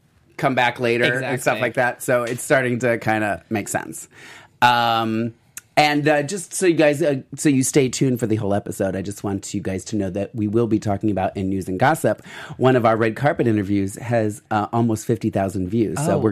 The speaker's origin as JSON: {"language": "English", "town": "Columbus", "region": "Ohio", "country": "United States", "said": "I'm not just saying this because I came from Columbus, Ohio, and I love the drag."}